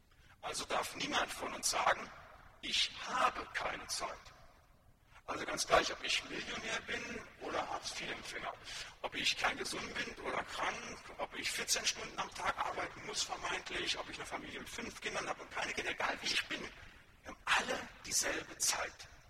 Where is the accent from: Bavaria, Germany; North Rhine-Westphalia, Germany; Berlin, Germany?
North Rhine-Westphalia, Germany; Da, wo ich herkomme, aus dem Siegerland, da nennt man die ganz besonders frommen Menschen